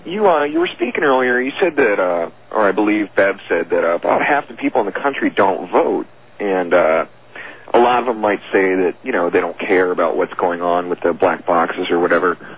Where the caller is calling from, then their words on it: Atlanta, Georgia, United States; Hi, George. How you doing? … from Atlanta.